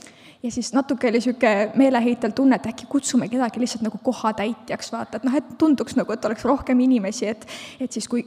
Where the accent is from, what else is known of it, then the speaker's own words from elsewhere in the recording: Tallinn, Harju County, Estonia; now in Haapsalu, Estonia; Ja meie elasime Tallinnas, ma olen Tallinnast pärit, Martin on Lihulast pärit ja me olime siis jõudnud 2 aastat olla abielus ja elada Tallinnas